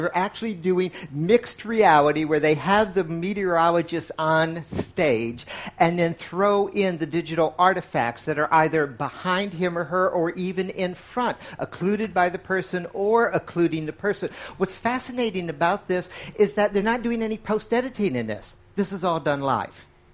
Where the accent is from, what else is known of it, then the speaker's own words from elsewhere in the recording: Midwest, United States; I grew up in the Midwest of America, okay?